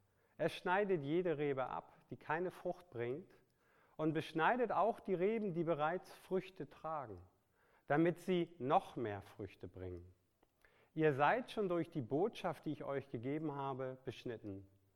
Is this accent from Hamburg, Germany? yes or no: yes; Hamburg, Germany; Ich komme ja auch aus Hamburg, einige kommen aus großen Städten